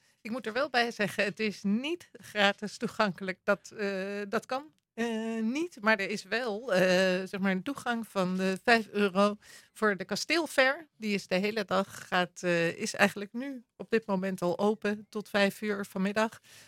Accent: North Holland, Netherlands; now in Apeldoorn, Netherlands; Ik woon nu al heel lang in Apeldoorn, maar ik kom oorspronkelijk uit het Gooi.

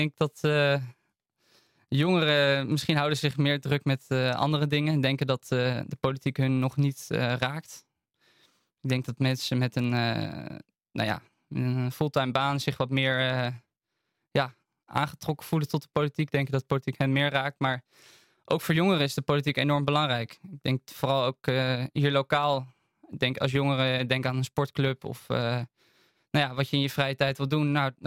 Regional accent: Blaricum, North Holland, Netherlands; 23 jaar. Geboren en getogen in Blaricum.

